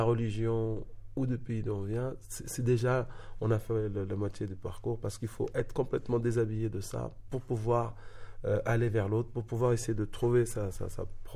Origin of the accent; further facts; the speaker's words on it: Algeria; Elle ne se situe pas à travers parce que je suis algérien.